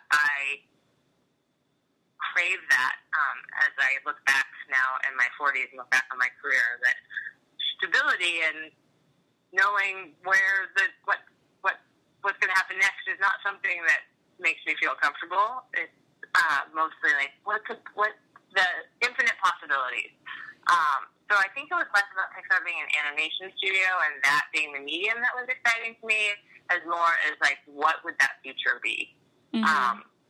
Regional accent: Santa Cruz, California, United States; Well, I was raised in Santa Cruz, mostly Santa Cruz, California, by my parents who never owned a television set.

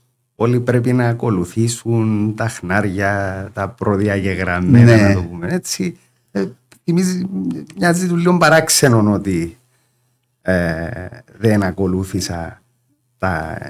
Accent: Larnaca, Larnaca District, Cyprus; also born or lived in Famagusta; Από Λάρνακα και Αμόχωστο.

